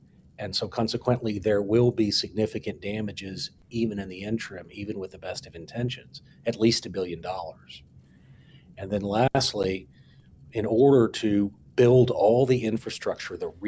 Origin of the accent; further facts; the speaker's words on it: Texas, United States; So, you know, I come from Texas. Texas, too, is a big oil state, obviously.